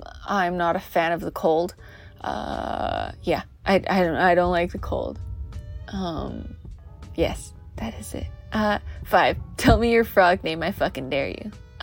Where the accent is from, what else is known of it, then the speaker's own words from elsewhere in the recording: Philippines; I would like to be able to speak my family's language, which is Tagalog. I'm Filipino, by the way.